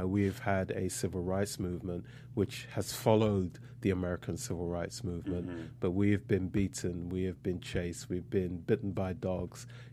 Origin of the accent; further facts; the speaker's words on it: England, United Kingdom; So it really was not an easy time growing up in England in like the 70s and the 80s.